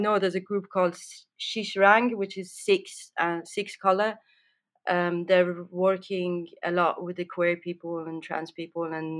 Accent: Tehran, Tehran Province, Iran; Tehran has always been really different from everywhere else. And I grew up in Tehran. I didn't really know about other places.

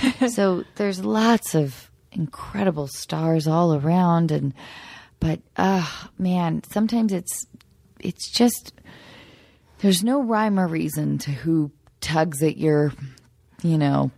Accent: Seattle, Washington, United States; But just the idea of, growing up in Seattle, that is so foreign to me, that whole thing.

